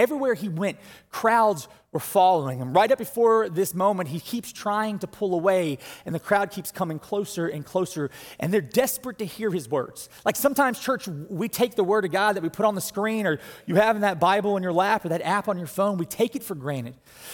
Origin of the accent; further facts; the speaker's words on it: Georgia, United States; And I'm from South Georgia. I've never seen a rock wall before in my life